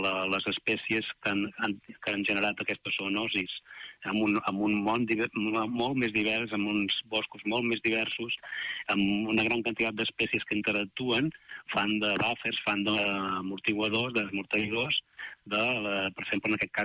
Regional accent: Girona, Catalonia, Spain; also born or lived in Barcelona / Montseny

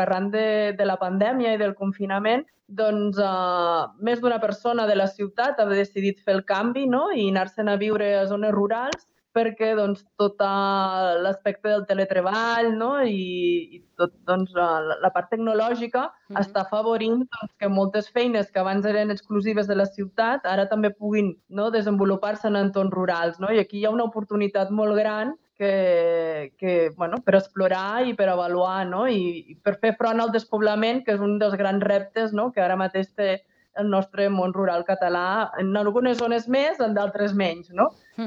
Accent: Juneda, Catalonia, Spain; also born or lived in Barcelona; now in Solsona, Spain; Jo, en el meu cas, jo sóc de Juneda, que és un poble de les Garrigues, i sí que vaig estar un temps vivint a Barcelona mentre vaig estar estudiant, però després, per circumstàncies de la vida, doncs he fet cap a Solsona, que també és una zona rural, i aquí m'he quedat

